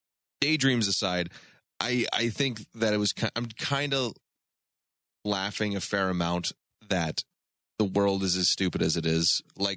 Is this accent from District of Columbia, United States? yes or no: no; Florida, United States; I hail from Florida.